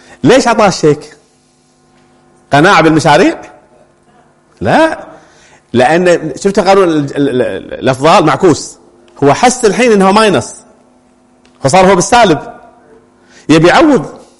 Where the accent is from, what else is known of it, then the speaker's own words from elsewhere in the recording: Kuwait; احنا عندنا بالكويت نقول الزين غالي صح؟